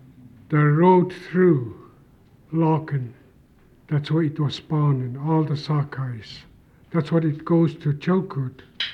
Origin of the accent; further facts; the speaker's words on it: Haines, Alaska, United States; I'm from Haines.